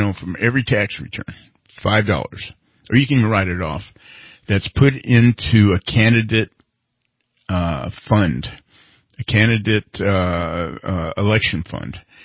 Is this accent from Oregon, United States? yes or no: no; California, United States; That's right. We're from the North State.